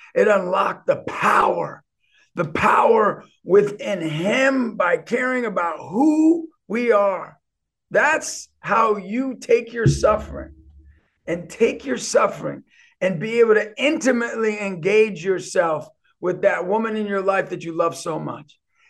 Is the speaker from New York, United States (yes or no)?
yes; New York, United States; As a New Yorker, say, forget about it.